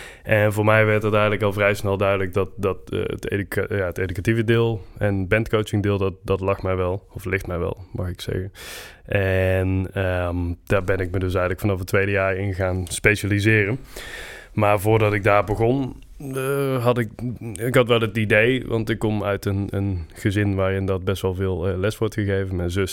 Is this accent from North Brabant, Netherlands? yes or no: yes; Veghel, North Brabant, Netherlands; now in Apeldoorn, Netherlands; ik kom niet oorspronkelijk uit Apeldoorn. Ik ben geboren en getogen in Veghel. Dat ligt in Noord-Brabant. En eigenlijk toen ik daar als kleine jongen woonde en naar school ging